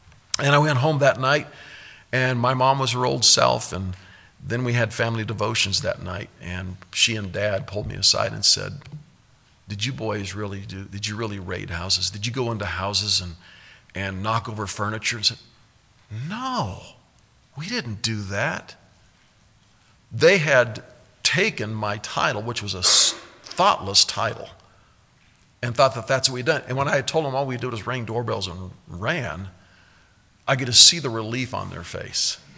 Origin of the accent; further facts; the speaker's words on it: Omaha, Nebraska, United States; we moved to Omaha, and we were there until I was 9 years old, so 8 years in Omaha, Nebraska. And growing up in Omaha was kind of an interesting thing.